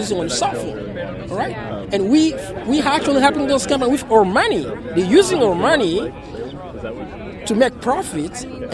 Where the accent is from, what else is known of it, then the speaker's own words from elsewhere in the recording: Kinshasa, DR Congo; now in Canada; Yeah, I'm Canadian, but actually I'm originally from Democratic Republic of Congo. Yes, Congo Kinshasa, the capital.